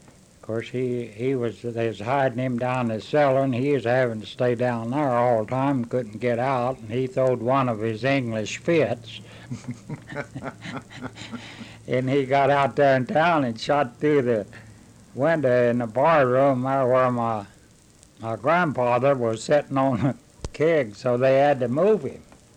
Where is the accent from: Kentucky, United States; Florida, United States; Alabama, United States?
Kentucky, United States; born there; I was born in Marshall County, right where you turn into the TVA Park, down right on the edge of the water.